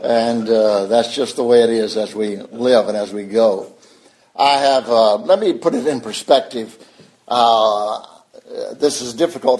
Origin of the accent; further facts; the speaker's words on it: Atlanta, Georgia, United States; I grew up here in Atlanta, over in East Atlanta. And my father was a pastor here for about 25 years.